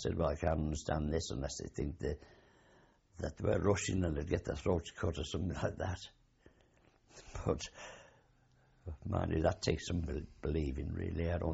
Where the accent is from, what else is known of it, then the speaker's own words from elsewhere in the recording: England, United Kingdom; We said, well, we're English, Angleterre, and...